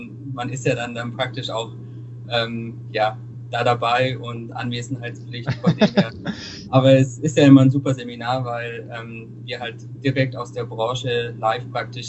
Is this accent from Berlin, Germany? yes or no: no; Augsburg, Bavaria, Germany; Ich bin 29 Jahre alt und komme ja gebürtig aus Augsburg und studiere auch an der FH hier in Augsburg